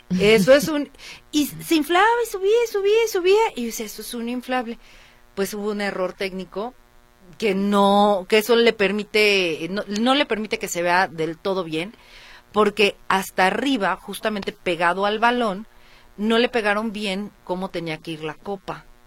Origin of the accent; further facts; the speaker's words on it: Mexico; fuera de que soy mexicana, del orgullo que tengo y demás.